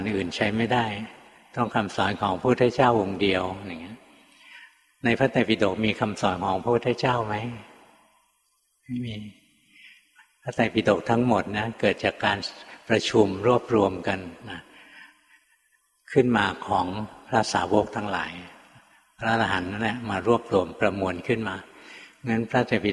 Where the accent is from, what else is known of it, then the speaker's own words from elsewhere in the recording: Bangkok, Thailand; เราเป็นคนกรุงเทพในขณะที่ครูบาอาจารย์อยู่อีสานอยู่ภาคเหนืออยู่ตั้งไกล